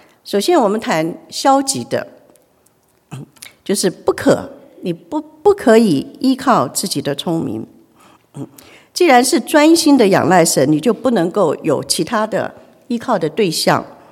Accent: China; 所以我们中国人说智者千虑必有一失

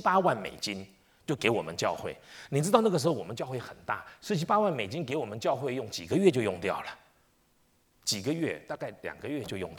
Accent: China; 因为我们是中国人

